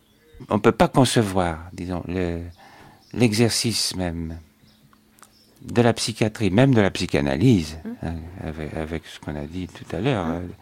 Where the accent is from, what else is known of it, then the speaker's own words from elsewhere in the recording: La Garenne-Colombes, Île-de-France, France; Moi, je suis de Paris. Hein, je suis né dans la banlieue, même. La banlieue de Paris, hein